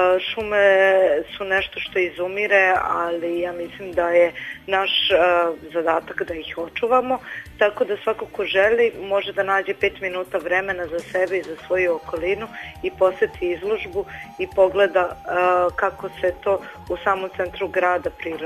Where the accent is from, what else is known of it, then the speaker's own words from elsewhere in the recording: Belgrade, Serbia; ja sam umetnica, rodom iz Beograda, završila sam akademiju u Düsseldorfu i školu za medije u Kelnu